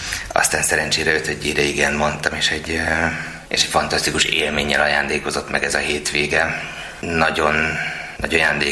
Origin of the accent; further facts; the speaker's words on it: Győrzámoly, Győr-Moson-Sopron, Hungary; Igen, egy pici faluban nőttem föl Győrzámolyon